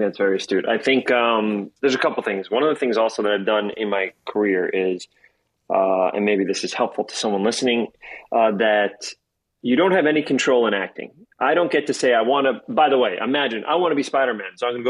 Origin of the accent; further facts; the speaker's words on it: New York, United States; you know, I grew up in New York, and so one of my favorite things is putting on earphones, listening to music, and walking the streets.